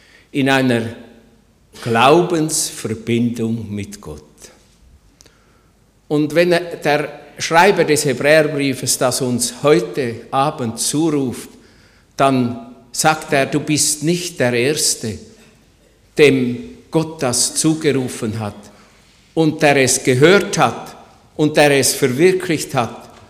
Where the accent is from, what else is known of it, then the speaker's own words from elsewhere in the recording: Switzerland; soweit ich urteilen kann als Schweizer.